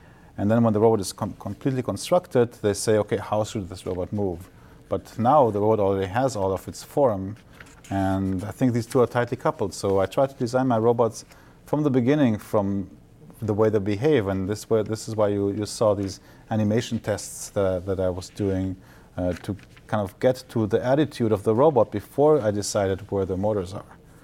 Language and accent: English; Germany; also born or lived in Israel; I grew up in Germany and in Israel, so half of my childhood in each of the countries.